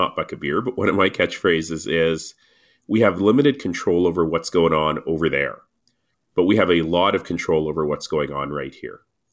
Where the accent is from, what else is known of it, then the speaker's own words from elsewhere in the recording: Toronto, Ontario, Canada; born there; So I always say that I was born in Canada but made in Africa. And so they came from Tanzania. They came to Toronto.